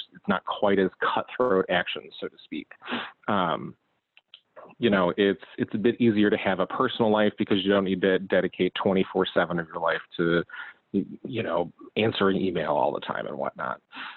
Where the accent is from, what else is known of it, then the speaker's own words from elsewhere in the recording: Cedar Rapids, Iowa, United States; I grew up in the Cedar Rapids, Iowa area